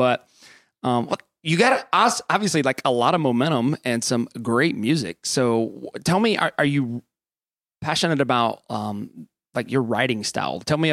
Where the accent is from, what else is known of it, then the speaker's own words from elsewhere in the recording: Alabama, United States; Because honestly, I grew up in South Alabama, but I had never heard of Belmont.